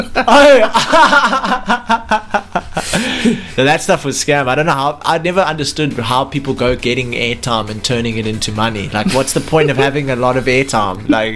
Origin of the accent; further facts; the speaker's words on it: South Africa; I think my favorite part about Disney Plus, especially being a South African, is the ability to stream like top quality Marvel movies.